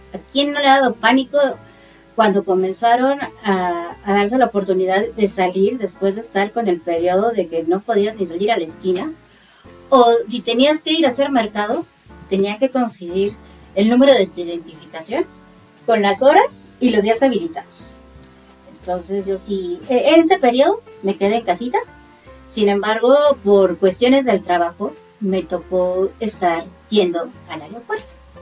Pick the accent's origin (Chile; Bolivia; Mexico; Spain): Mexico; Como se habrán dado cuenta, soy mexicana